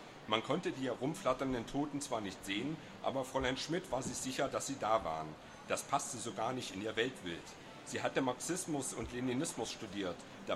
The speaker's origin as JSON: {"language": "German", "town": "Magdeburg", "region": "Saxony-Anhalt", "country": "Germany", "said": "Und ich komme ja aus Magdeburg und bei uns lauten die Sprüche noch ein bisschen anders."}